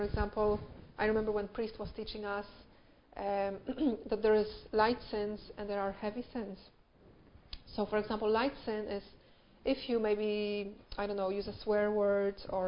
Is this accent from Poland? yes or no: yes; Poland; English is a second language; now in United Kingdom; I'm not from Northern Ireland. I come from Poland. And English is not my first language